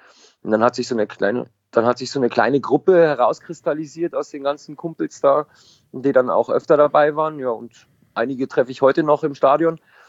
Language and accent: German; Eberswalde, Brandenburg, Germany; also born or lived in Berlin; Ich bin geboren und aufgewachsen in Eberswalde, habe da eine Zeit lang in Berlin gelebt